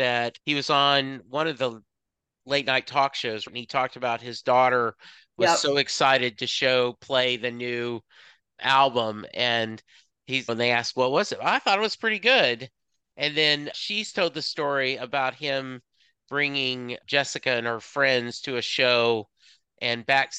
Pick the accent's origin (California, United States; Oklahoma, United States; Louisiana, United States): Louisiana, United States; now in Dallas, United States; I was born in a very small town in Louisiana. My dad was in the Army. We moved around a lot, but most of my time has been either in Southwest Louisiana or here in Dallas.